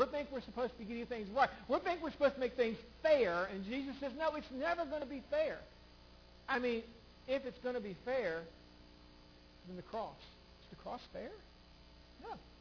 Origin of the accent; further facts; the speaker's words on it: United States; I was raised in America, the home of the free, the land of the brave. I've been here for 52 years